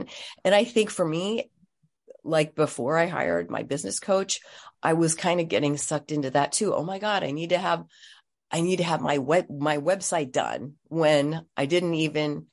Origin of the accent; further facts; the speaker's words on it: Philippines; And I'm Filipino and my VA is Filipino. She's in the Philippines.